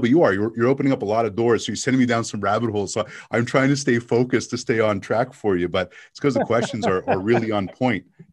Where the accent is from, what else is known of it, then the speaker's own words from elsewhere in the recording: Montreal, Quebec, Canada; It was growing up in Montreal.